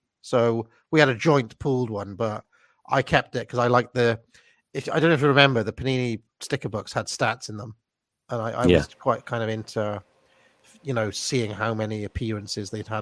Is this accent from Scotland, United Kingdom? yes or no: no; Wales, United Kingdom; And I, you know, growing up in Wales, I found that pretentious in the extreme.